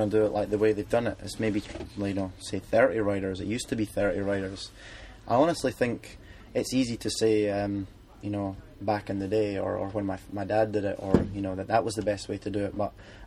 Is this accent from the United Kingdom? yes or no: yes; United Kingdom; I think I've got the advantage of being British.